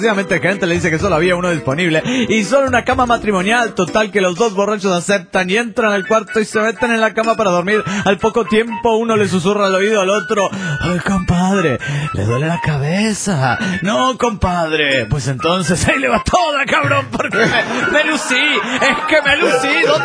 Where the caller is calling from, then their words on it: Cochabamba, Bolivia; de Cochabamba, Bolivia.